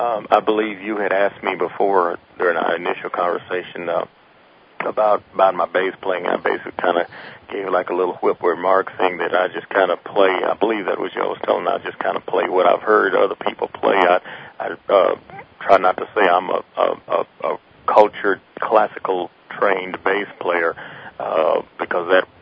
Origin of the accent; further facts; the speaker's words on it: Houston, Texas, United States; they're actually from my hometown, Houston.